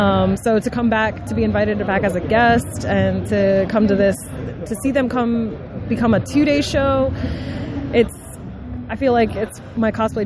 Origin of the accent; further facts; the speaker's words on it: Richmond, Virginia, United States; bringing nerd culture to Virginia, to my hometown, to Richmond, and just to be involved